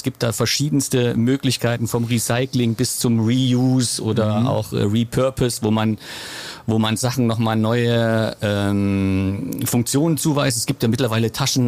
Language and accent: German; Saxony, Germany; moved away as an adult; Ja, ich bin 1990 dann aus Sachsen an den Niederrhein gekommen und habe dann meine Ausbildung als Heizungsbauer da gestartet.